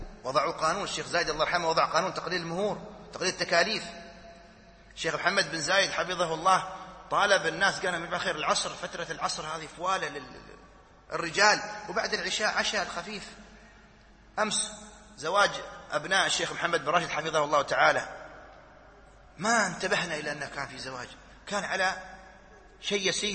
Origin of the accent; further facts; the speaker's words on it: United Arab Emirates; نحن نتكلم عندنا في الإمارات